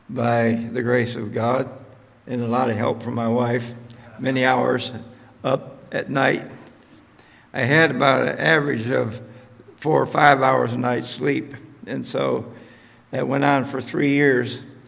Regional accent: United States; now in Brazil; I saw that we're not cutting it as American missionaries among Brazilians.

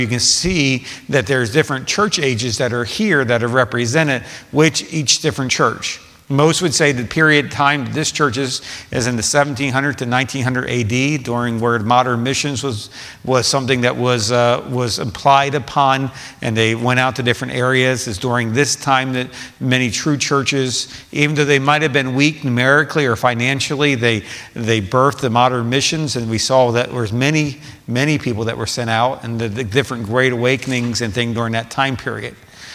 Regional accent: Pennsylvania, United States; I grew up 45 minutes outside of Philadelphia.

